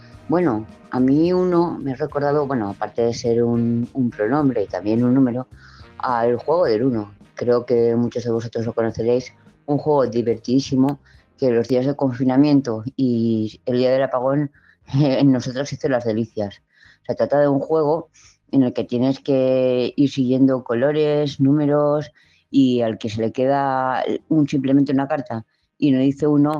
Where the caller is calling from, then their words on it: Valencia, Valencian Community, Spain; de Valencia, un beso.